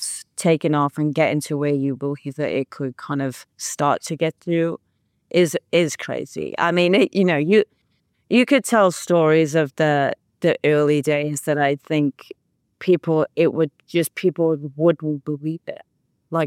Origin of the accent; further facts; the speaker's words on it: Wales, United Kingdom; But in saying that, being Welsh, Wrexham is a great place to go to.